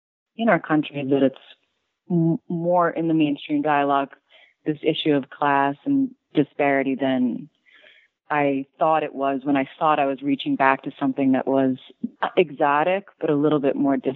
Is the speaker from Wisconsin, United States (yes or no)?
no; Long Island, New York, United States; I grew up on Long Island, mm-hmm. and I started going into the city occasionally when I turned 13 by myself.